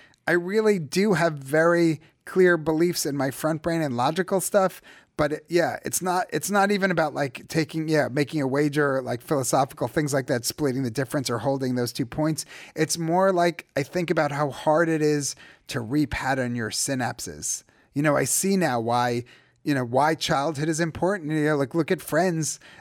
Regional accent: United States; moved away as an adult; I think I grew up feeling Jewish in America. And why I moved to Israel is there's plenty of Jews in Israel. There I was the American.

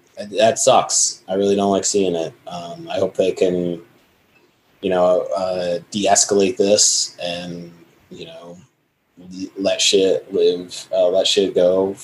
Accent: Binghamton, New York, United States; And, you know, look, I'm an upstate New Yorker. I'm from Binghamton.

